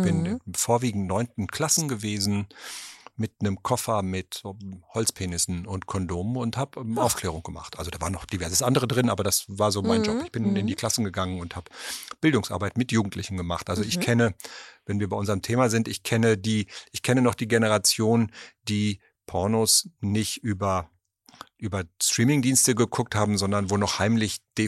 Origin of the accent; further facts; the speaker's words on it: Münster, North Rhine-Westphalia, Germany; ich komme ja aus Münster.